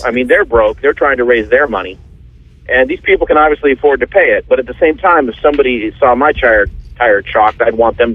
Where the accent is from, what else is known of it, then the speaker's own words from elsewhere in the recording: Culver City, California, United States; I'm from Culver City, and I need some bad advice.